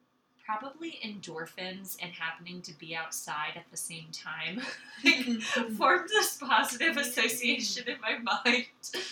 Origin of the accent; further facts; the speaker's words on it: Canaan, New Hampshire, United States; So I'm from Canaan, New Hampshire, which is just outside of Lebanon and Hanover, if anyone has heard of these places.